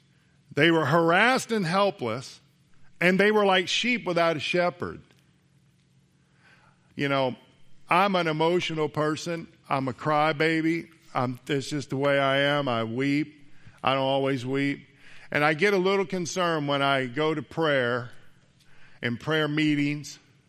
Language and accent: English; Jacksonville, Florida, United States; And in Florida, I grew up in Jacksonville